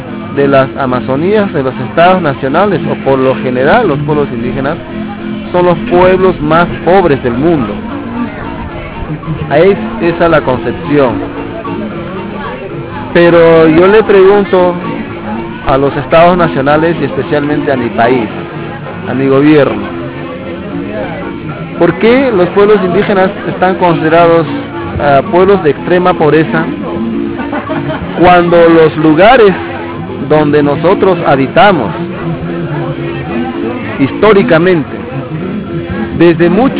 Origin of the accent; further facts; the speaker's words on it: Peru; Vengo de la frontera de Perú con Brasil y Bolivia. Soy del pueblo Shipibo y actualmente vicepresidente de ICEP, una organización indígena en la Amazonía peruana.